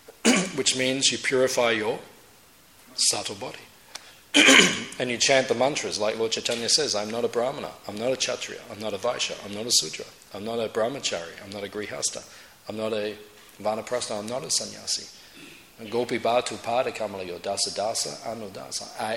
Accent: Tasmania, Australia; I'd say, you know, excuse me, from Tasmania, from out of town, I'm from Tasmania.

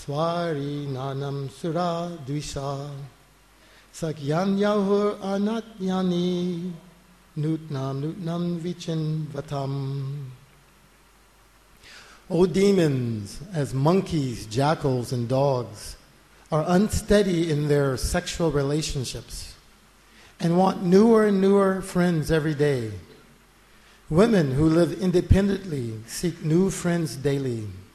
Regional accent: Atlanta, Georgia, United States; I come from Atlanta. When I step foot out of my house, by the time I put my foot in Mayapur, 30 hours of traveling.

